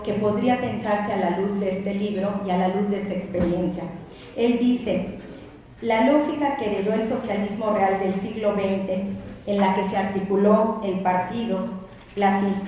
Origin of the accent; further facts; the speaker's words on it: Cuba; esta realidad que hoy tenemos como cubanos o como ciudadanos del mundo